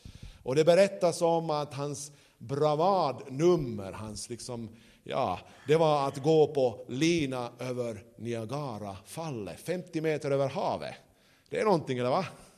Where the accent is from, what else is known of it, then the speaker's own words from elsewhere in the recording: Porvoo, Uusimaa, Finland; jag är ju uppvuxen i Borgå, så det, man kommer till Sibbo, så det är ju inte så långt ifrån